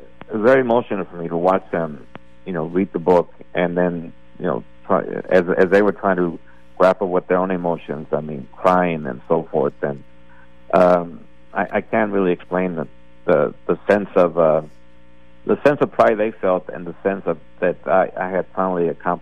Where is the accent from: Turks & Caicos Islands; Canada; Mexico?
Mexico; San Luis, Durango; now in United States; in my hometown of San Luis Ecuador, Durango